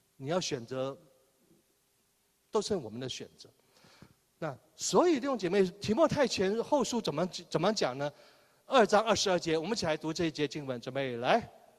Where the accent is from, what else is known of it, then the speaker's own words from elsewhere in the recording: Hong Kong; 我们香港人最喜欢吃，真的，我研究过了